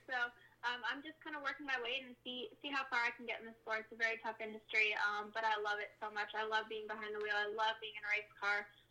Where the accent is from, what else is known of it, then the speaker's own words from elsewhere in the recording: Canada; now in North Carolina, United States; I'm from Canada. I moved to North Carolina about 2.5 years ago.